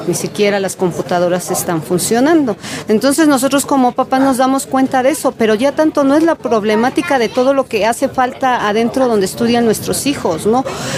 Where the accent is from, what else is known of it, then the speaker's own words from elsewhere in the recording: Iztacalco, Mexico City, Mexico; nosotros venimos de Iztacalco aquí al plantón para apoyar